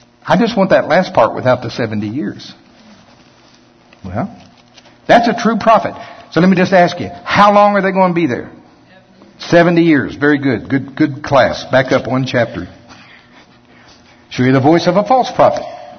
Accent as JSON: {"language": "English", "country": "United States", "said": "Give me a break, I'm from Pottawatomie County."}